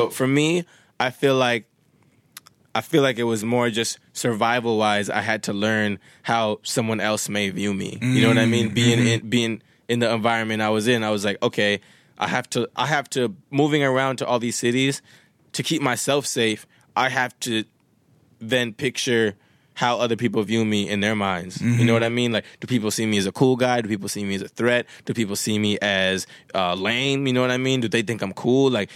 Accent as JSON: {"language": "English", "town": "Winnipeg", "region": "Manitoba", "country": "Canada", "tie": "born or raised there", "said": "one of my homies that I grew up with in Winnipeg"}